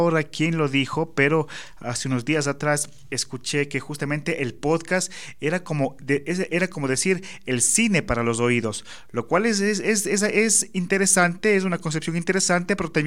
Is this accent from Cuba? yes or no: no; Cuenca, Azuay, Ecuador; por lo menos en Cuenca, en mi país, en Ecuador